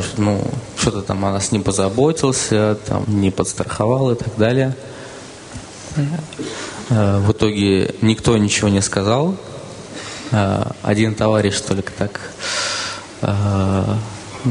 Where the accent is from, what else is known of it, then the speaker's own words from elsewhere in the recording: Saint Petersburg, Russia; поскольку я сам из Питера